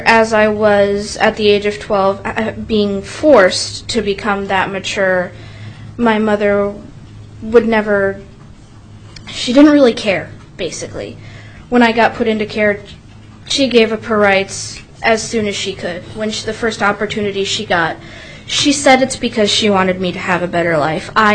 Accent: Anchorage, Alaska, United States; from Anchorage, Alaska, currently 19 years old, in my first college semester at University of Alaska Anchorage

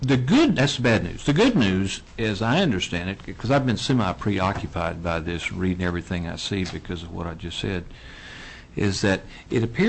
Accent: Florida, United States; my hometown in Florida, you look at the headstones there, lots of them say 1918

